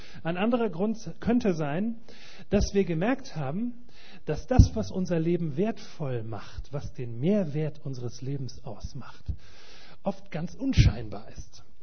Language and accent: German; Rhineland, Germany; now in Greifswald, Germany; Aus Greifswald. Das heißt, ich komm ursprünglich aus dem Rheinland, aber ich wohne seit einigen Monaten in Greifswald.